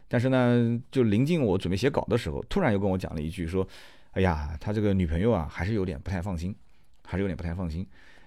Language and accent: Chinese; Nanjing, Jiangsu, China; 我们南京话讲就有点姑苏。